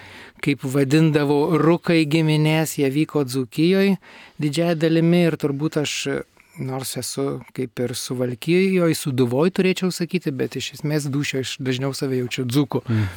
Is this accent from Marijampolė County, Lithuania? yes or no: yes; Marijampolė, Marijampolė County, Lithuania; gimiau, augau, kaip sakiau, Marijampolėj suvalkijoj, bet mano mama kilusi Lietuvos Lenkijos pasienis Liubavos, čia už Kalvarijos